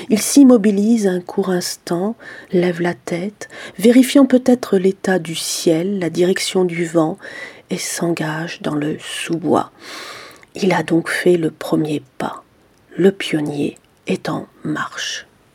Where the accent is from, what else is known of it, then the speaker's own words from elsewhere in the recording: Bourgogne-Franche-Comté, France; que je situe dans le Morvan, ma région natale, par commodité et aussi par sentimentalisme.